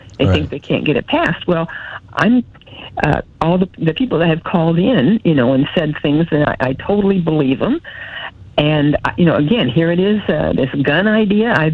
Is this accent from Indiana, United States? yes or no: yes; Indiana, United States; I'm from Indiana. And all of our schools, but most of the ones up here in northern Indiana, all the schools started school with about 30 or 40 positions.